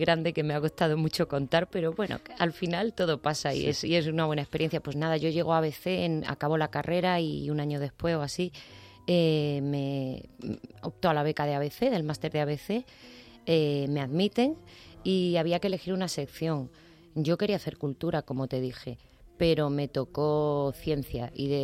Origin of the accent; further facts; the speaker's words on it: Andalusia, Spain; now in Madrid, Spain; Yo soy muy andaluza, profundamente andaluza, y ejerzo de tal. No hay más que escuchar mi acento después de 24 años. Qué poquito de Madrid tiene todavía, ¿no?